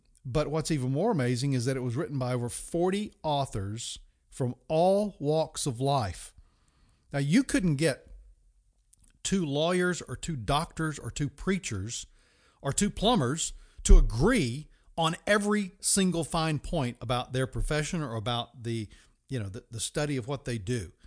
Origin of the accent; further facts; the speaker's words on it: United States; growing up in America during the 60s, yes, I'm a very, very old man.